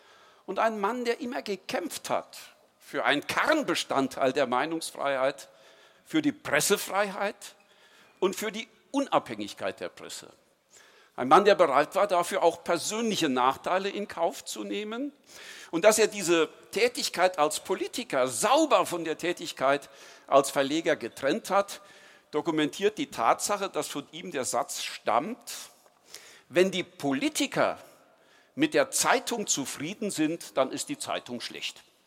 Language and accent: German; Saarbrücken, Saarland, Germany; was verbindet eigentlich meine Heimat, das Saarland, Saarbrücken mit Dortmund?